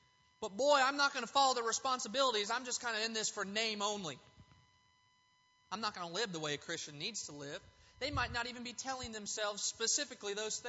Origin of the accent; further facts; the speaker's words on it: Los Angeles, California, United States; I grew up watching Kobe Bryant and Shaquille O'Neal for the Lakers. That was my hometown team.